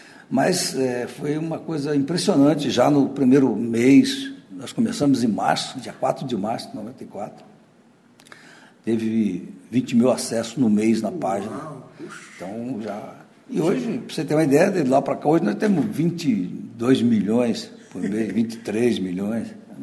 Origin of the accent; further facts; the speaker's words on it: Campo Grande, Mato Grosso do Sul, Brazil; Eu nasci em Campo Grande, eu sou daqui mesmo.